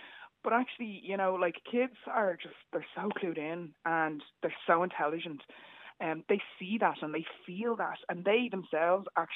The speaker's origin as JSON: {"language": "English", "town": "Bray", "region": "Leinster", "country": "Ireland", "tie": "born or raised there", "said": "And I then returned back to Ireland 6 years ago and started teaching here in Ireland. So now I teach in my hometown in Bray at a secondary school"}